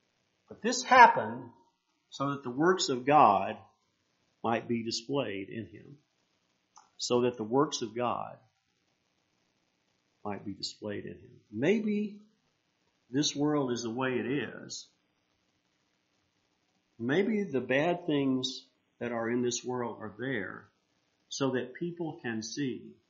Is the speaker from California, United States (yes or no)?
no; Mississippi, United States; also born or lived in Alabama; Now, I can talk about this because I was raised in Mississippi, a state that has the Confederate battle flag as a part of its state flag. And I went to school in Alabama